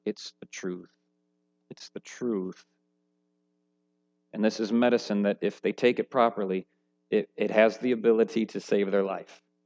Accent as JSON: {"language": "English", "region": "Midwest", "country": "United States", "tie": "born or raised there", "said": "I grew up in the Midwest, for crying out loud."}